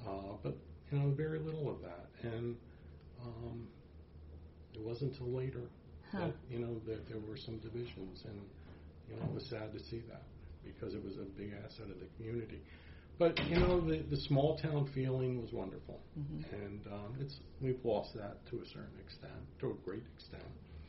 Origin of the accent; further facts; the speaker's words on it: Princeton, New Jersey, United States; I mean, I remember, I grew up in Princeton.